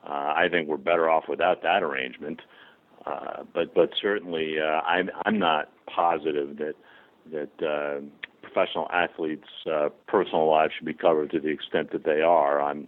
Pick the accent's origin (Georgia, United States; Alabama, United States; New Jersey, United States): New Jersey, United States; Oh, well, I grew up in New Jersey.